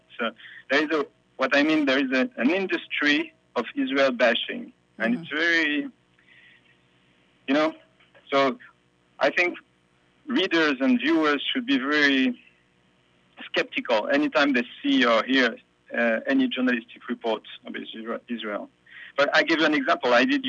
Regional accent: France; I'm from France

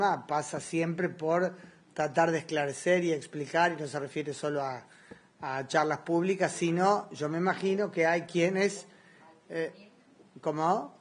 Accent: Uruguay; Yo pienso que con el nuevo gobierno, como uruguaya digo

